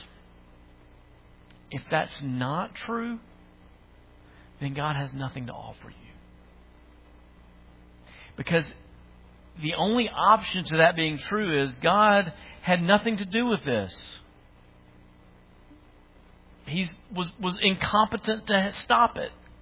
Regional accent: United States; accent: redneck; y'all know how my redneck accent goes with names, and I say them all wrong

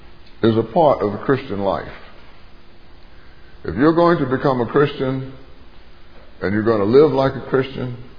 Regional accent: the South, United States; I was born and raised in the South, and I know what persecution is all about.

